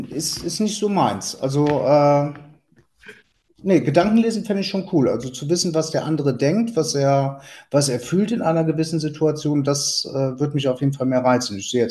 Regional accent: Eschweiler, North Rhine-Westphalia, Germany; also born or lived in Stolberg / Anrath; also geboren in Stolberg, das ist ganz in der Nähe von Aachen. Dann haben wir kurze Zeit in Anrath gelebt, das ist in der Nähe von Krefeld. Und dann sind wir nach St. Jöris gezogen, das ist ein kleiner Vorort von Eschweiler, in dem ich dann aufgewachsen bin.

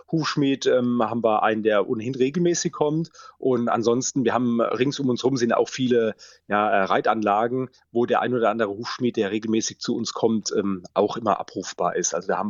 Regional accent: Mannheim, Baden-Württemberg, Germany; also ich bin Mannheimer

